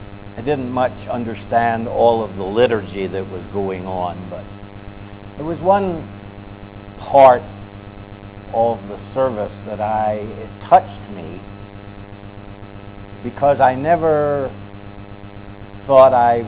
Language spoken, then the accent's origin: English; Scotland, United Kingdom; I was from Scotland, of course